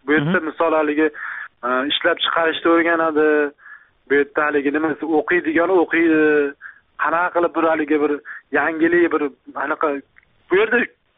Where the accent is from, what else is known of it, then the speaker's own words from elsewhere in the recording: Tashkent, Uzbekistan; now in South Korea; Prezident grant bo'yicha shu Toshkentdan kelganmiz shu yerga.